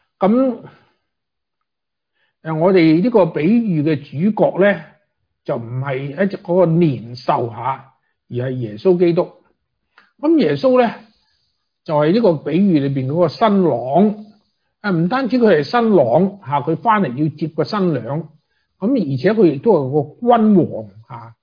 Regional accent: China; 我们中国人

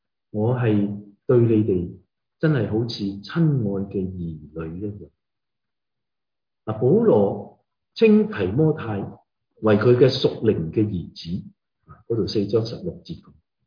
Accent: China; 我哋中国人

